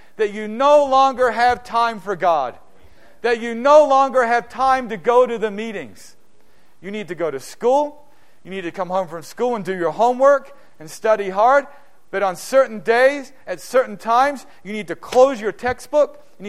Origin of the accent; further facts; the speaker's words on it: New Zealand; I grew up in New Zealand, and in New Zealand, there's a lot of outdoor things to do.